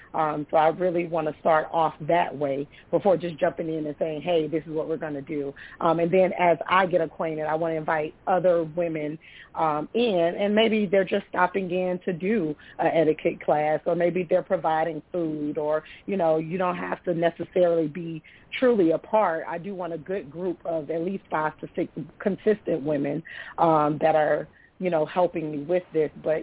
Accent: Riviera Beach, Florida, United States; So, you know, growing up in Riviera Beach, I mean, we had programs as a child

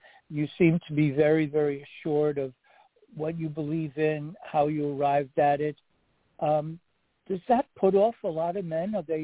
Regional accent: Israel; And I come from a country where women rule. You know, like I come from Israel, and we listen to women.

